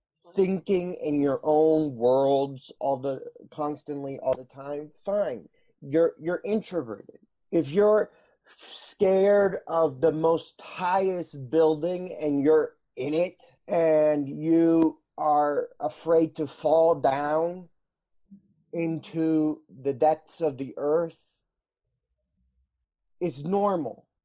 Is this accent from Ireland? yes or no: no; Lockport, New York, United States; I am from Lockport, New York.